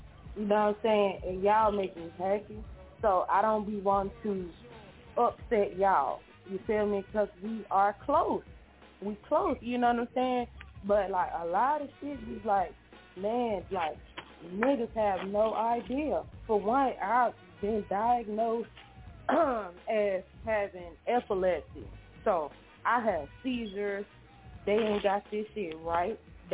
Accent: the South, United States; I am from the South. So I will listen to stuff that's from the South.

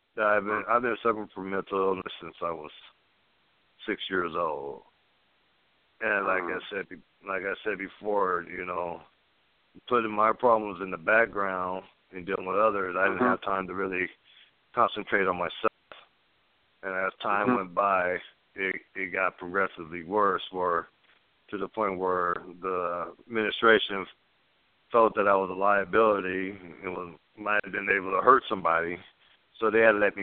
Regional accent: Los Angeles County, California, United States; also born or lived in Oceanside; I was born in Oceanside, California, San Diego

